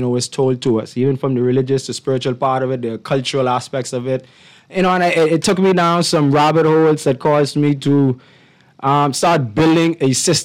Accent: Nassau, New Providence, Bahamas; Full 100% Bahamian, born and raised in Nassau.

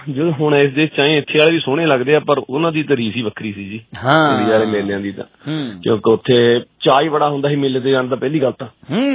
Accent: Kala Sanghian, Punjab, India; ਕਾਲੇ ਸੰਘਿਆ ਜਲੰਧਰ ਦੇ ਲਾਗੇ ਮੇਰਾ ਪਿੰਡ ਹੈ ਜੀ

